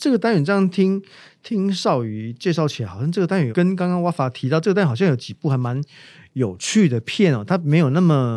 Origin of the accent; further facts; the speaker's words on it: Taiwan; 我们台湾人好像觉得好像我们休假放松好像是一个罪恶的感觉